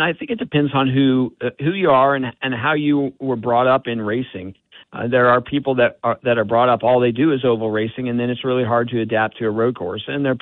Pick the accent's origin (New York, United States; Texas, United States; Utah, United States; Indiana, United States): Indiana, United States; Well, being born and raised in Indiana, it's that moment when … is performed just before the command is given to start the engines for the Indy 500.